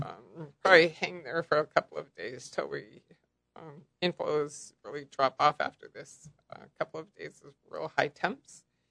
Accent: Montana, United States; I'm from Montana. I always say it's God's country

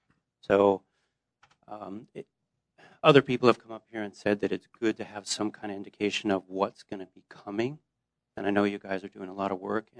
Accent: California, United States; I moved my family here to this area. I'm also from the Bay Area.

